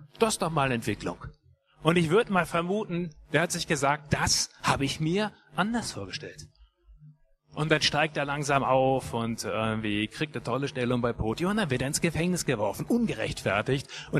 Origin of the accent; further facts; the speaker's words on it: Bielefeld, North Rhine-Westphalia, Germany; in Bielefeld gibt es sehr viele freie Gemeinden. Allein der Stadtteil Sennestadt, wo ich aufgewachsen bin, hat glaube ich 5.